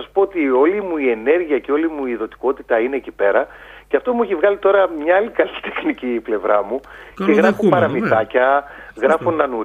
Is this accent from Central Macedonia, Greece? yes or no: yes; Leptokarya, Central Macedonia, Greece; Καταγωγή μου είναι από Κατερίνη, η ιδιαίτερη πατρίδα μου είναι από Λεπτοκαριά, ένα μικρό χωριό της Πιερίας. Mm-hmm. Έχουμε γεννηθεί δηλαδή και βλέπουμε θάλασσα και βουνό.